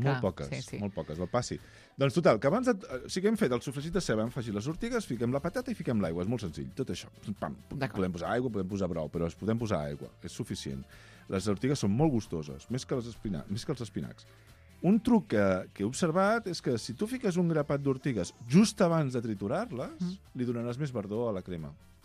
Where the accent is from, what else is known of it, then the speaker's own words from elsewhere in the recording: Catalonia, Spain; Mira que som catalans, eh?